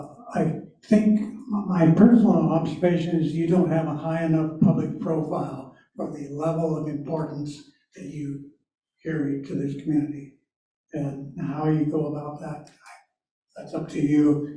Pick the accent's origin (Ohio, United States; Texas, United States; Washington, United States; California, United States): Washington, United States; Arlington; from Arlington, Washington.